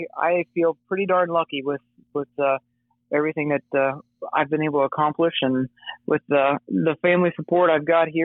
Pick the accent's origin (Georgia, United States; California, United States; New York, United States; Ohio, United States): Ohio, United States; But I grew up in Southern Ohio and got my undergraduate at Ohio State and crop production management